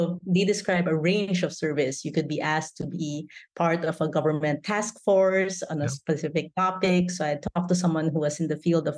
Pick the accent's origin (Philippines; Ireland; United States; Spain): Philippines; I think that's probably because I come from the Philippines as well. So I myself am a migrant academic